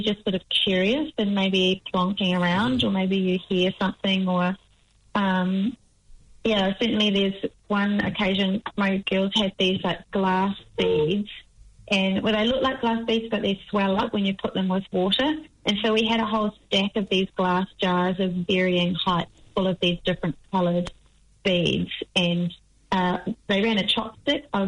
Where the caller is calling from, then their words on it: Christchurch, Canterbury, New Zealand; I am beaming in from Addington in Ōtautahi.